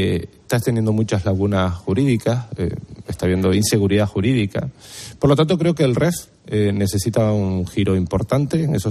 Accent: Canary Islands, Spain; nuestro régimen económico y fiscal es un derecho que tenemos los canarios

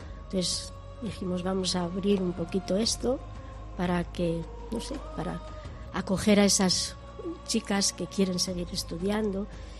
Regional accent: León, Castile and León, Spain; now in Equatorial Guinea; Yo soy de León, o sea, lo llevo en mi corazón, mi pueblo, mi gente, ¿no? Pero también llevo en mi corazón a este país porque he vivido aquí mucho tiempo

